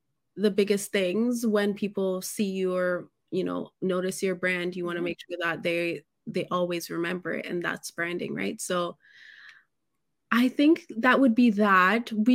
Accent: Jamaica; I'm Jamaican. So I feel like a lot of, especially around my age

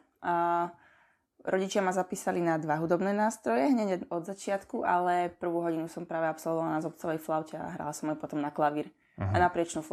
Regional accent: Drahovce, Trnava Region, Slovakia; Ja som z Dráhoviec a na moje detstvo a dospievanie, tak ja som mala takéto typické, povedala by som, že dedinské detstvo

